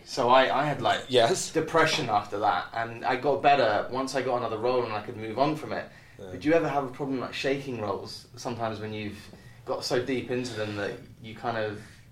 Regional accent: United Kingdom; I'm British, I don't blow smoke, you know what I mean, unless I want to.

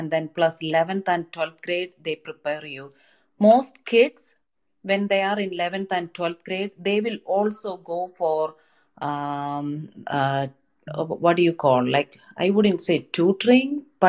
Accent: India; English is a second language; moved away; I'm an immigrant from India. So all my education was in India. So my education up to 10th grade was in my language.

